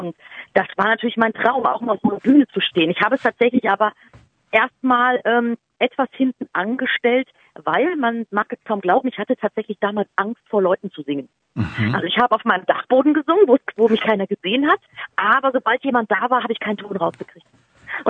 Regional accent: Munich, Bavaria, Germany; Also ich bin ja in München aufgewachsen

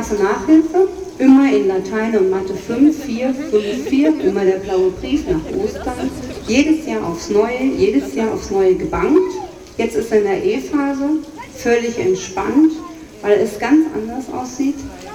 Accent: Hesse, Germany; ich komme aus Waldeck-Frankenberg

